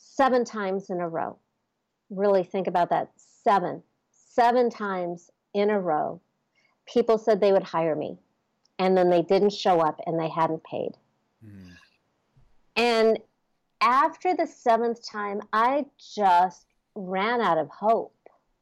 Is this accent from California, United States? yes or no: yes; California, United States; mostly because … I'm from Southern California, so spirituality kind of comes easy to me.